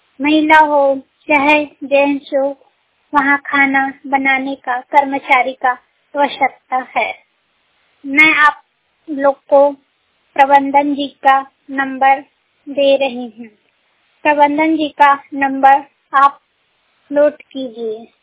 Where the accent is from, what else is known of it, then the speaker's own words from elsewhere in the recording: Khairabad, Chhattisgarh, India; मैं खैराबाद जिला छत्तीसगढ़ से हूँ।